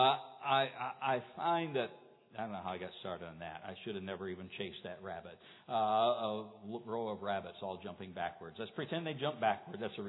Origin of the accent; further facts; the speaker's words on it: United States; Now, I'm American, praise the Lord.